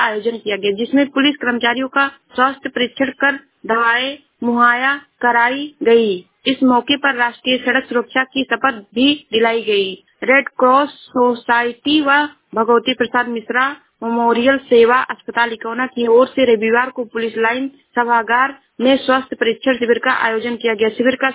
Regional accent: Uttar Pradesh, India; मैं जिला श्रावस्ती से हूँ।

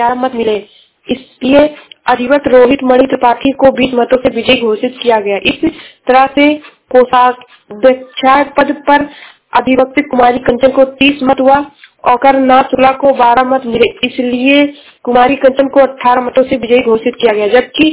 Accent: Uttar Pradesh, India; मैं जिला श्रावस्ती से हूँ।

